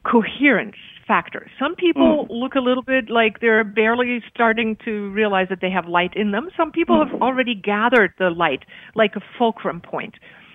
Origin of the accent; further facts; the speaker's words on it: Germany; English is a second language; also born or lived in Himalayas; I'm German, so I came from Germany, grew up there. I was born in the Himalayas for 3 years. I spoke Persian, but my parents were German. After my father died, we went to Germany.